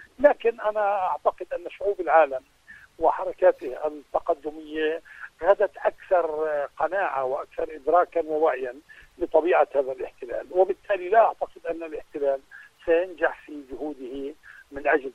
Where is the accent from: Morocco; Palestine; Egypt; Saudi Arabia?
Palestine; ومطلوب من زاوية أخرى أن نوحد صفوفنا كفلسطينيين، وأن نظهر بخطاب واحد وموحد وواضح